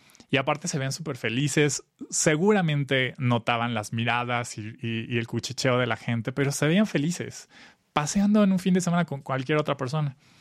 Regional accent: State of Mexico, Mexico; Yo nací en Texcoco, pero crecí en lo cerca de donde ahora es el nuevo aeropuerto de el AIFA, en el norte de Ciudad de México, Estado de México, rumbo a Pachuca, pero en una comunidad muy pequeña

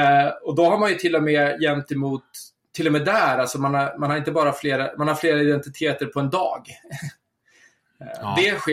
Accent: Södertälje, Stockholm County, Sweden; Och sen har vi bott i Stockholm också under perioder, och jag är född och uppvuxen i Södertälje, som inte är någon jättestad, men det är större än Falun det också.

